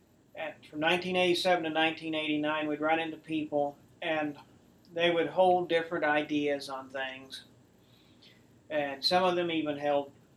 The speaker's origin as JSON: {"language": "English", "town": "Oklahoma City", "region": "Oklahoma", "country": "United States", "tie": "born or raised there", "said": "Yes, I was raised in the Catholic faith, baptized as an infant in Christ the King Parish in Oklahoma City. Then we moved out further north in Oklahoma City, St. Eugene's Parish."}